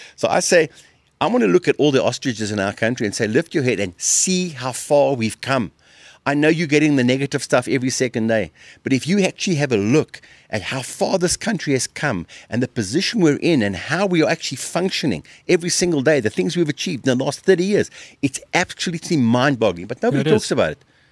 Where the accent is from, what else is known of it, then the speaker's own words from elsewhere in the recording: South Africa; Now, growing up in South Africa as a young kid, we didn't even realize that this whole thing was happening.